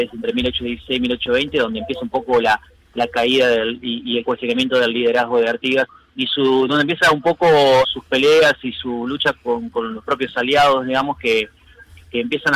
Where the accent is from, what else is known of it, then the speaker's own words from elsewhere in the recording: Santa Fe, Argentina; Nosotros somos de Santa Fe